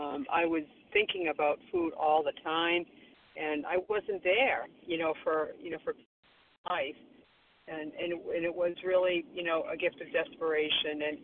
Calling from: Florida, United States; I'm calling in from Florida today.

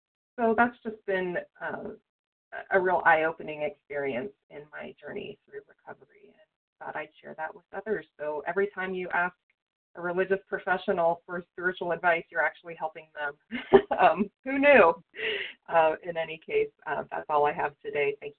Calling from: West Virginia, United States; I'm calling from the Eastern Panhandle of West Virginia

